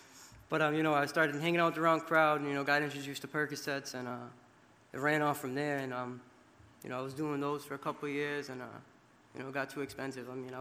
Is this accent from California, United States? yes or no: no; Fitchburg, Massachusetts, United States; I'm 22 years old, and I'm from Fitchburg, Massachusetts.